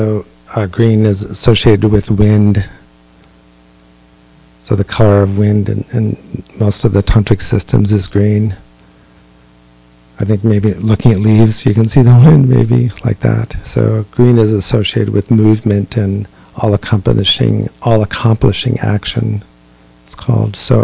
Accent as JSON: {"language": "English", "country": "United States", "tie": "born or raised there", "said": "I grew up outside of New York City, and there was this place called Playland."}